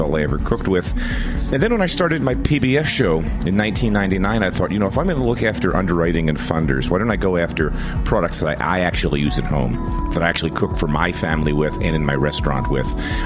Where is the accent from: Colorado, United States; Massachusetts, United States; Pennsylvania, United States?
Pennsylvania, United States; Philadelphia; now in New York, United States; I'm brand new to New York, so I don't know what to expect. I don't know what the normal is because I'm a kid from Philly.